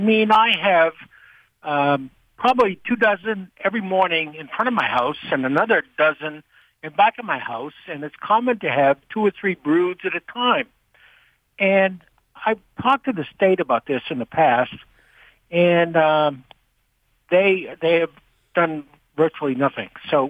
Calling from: West Rockport, Maine, United States; in West Rockport, Maine.

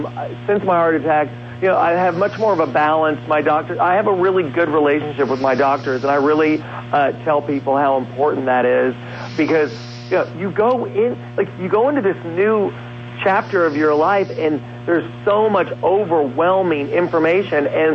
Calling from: Philadelphia, Pennsylvania, United States; I'm in Philadelphia, Pennsylvania today.

